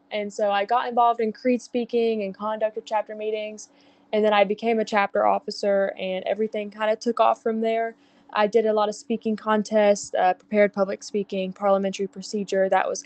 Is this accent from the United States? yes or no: yes; McEwen, Tennessee, United States; I'm from McEwen, Tennessee, over in Middle Tennessee. I was raised on a small beef cattle operation over there